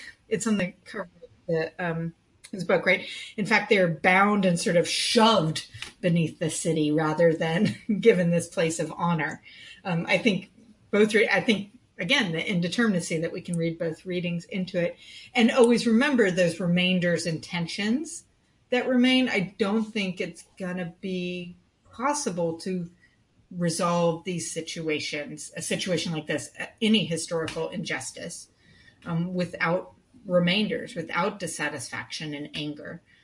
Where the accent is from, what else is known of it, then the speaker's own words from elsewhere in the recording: Florida, United States; I grew up mostly in North Florida in the Deep South, so that was always one that really interested me.